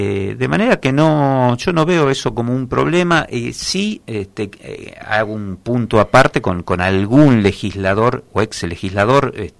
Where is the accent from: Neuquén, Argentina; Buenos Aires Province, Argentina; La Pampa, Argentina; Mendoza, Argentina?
Buenos Aires Province, Argentina; General Madariaga; de mi pueblo natal, de Madariaga, me sentí decepcionado